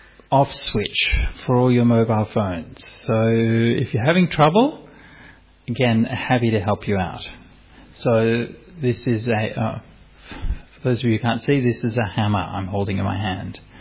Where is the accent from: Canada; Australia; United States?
Australia; Sydney, New South Wales; I mean, as I've mentioned, I'm from Sydney